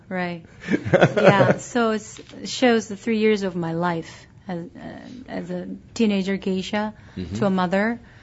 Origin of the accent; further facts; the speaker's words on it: South Korea; also born or lived in Asia; I'm Korean. I grew up in Asia.